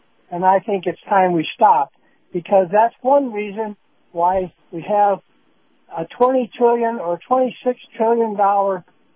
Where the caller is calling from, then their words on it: Sarasota, Florida, United States; I'm calling from Sarasota.